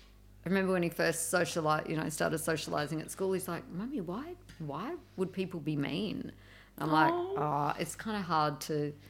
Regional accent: Melbourne, Victoria, Australia; I'm from Melbourne.

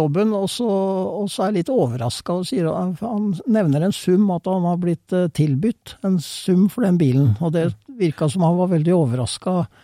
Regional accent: Fredrikstad, Østfold, Norway; det en kar I Fredrikstad der jeg kommer fra

